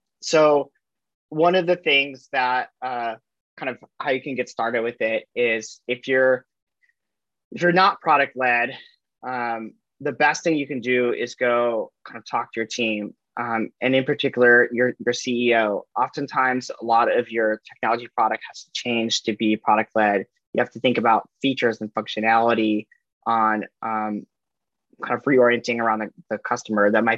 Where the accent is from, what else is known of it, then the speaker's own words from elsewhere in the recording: Ohio, United States; I grew up in Ohio, and I worked on a farm when I was kind of super young, like 13 years old.